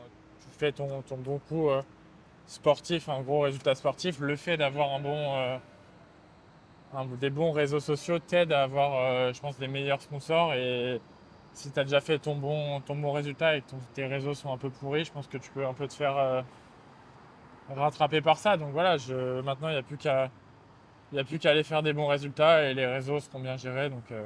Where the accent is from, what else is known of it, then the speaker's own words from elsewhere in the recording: France; accent: French; J'ai un accent français bien dégueu, mais sinon je suis pas si mal.